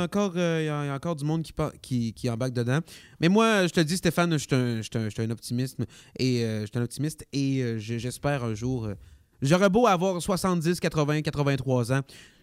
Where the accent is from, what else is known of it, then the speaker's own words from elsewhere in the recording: Quebec, Canada; On est capable, en tant que Québécois, en tant que nation, de se procurer assez de bornes pour fournir le Québec au complet.